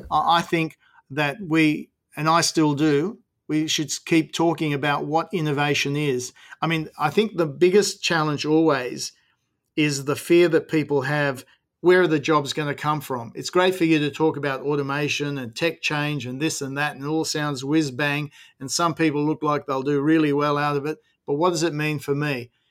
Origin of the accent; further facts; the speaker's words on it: New South Wales, Australia; Yep, so am I.